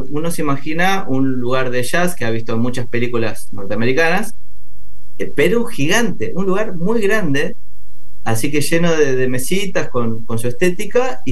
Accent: Castelar, Buenos Aires Province, Argentina; Acá mismo en el oeste, yo soy de Castelar

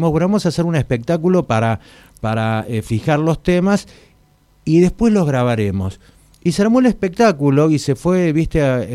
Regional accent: Mar del Plata, Buenos Aires Province, Argentina; born there; Sí, yo nací en Mar del Plata.

